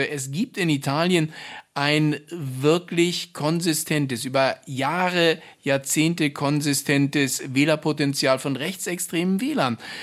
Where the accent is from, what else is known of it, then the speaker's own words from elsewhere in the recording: Germany; Also das Land ist schon komplexer, als wir es wahrnehmen als Deutsche.